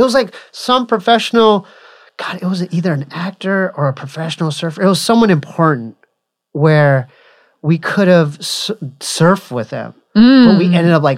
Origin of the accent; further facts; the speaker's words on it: Poway, California, United States; the house where we grew up in Poway was legit like on, like built on top of like a burial, like Indian burial ground.